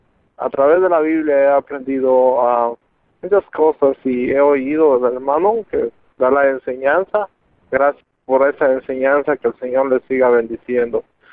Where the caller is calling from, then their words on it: Guatemala; Hace ya más de 10 años, soy de Guatemala.